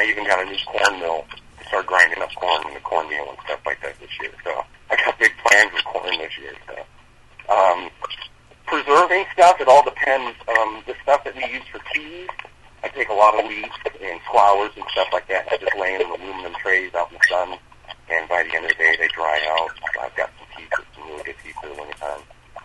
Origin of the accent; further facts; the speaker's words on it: Midwest, United States; You know, I grew up in the Midwest, up there by you guys, you know, so we're all corn fed